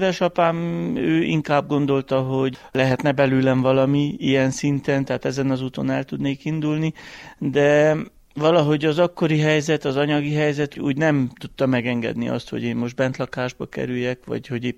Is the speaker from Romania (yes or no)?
yes; Suseni, Harghita, Romania; now in Lăzarea, Romania; Gyergyóújfaluba születtem, ott jártam az iskoláimat, most pedig Gyergyószárhegyen lakok.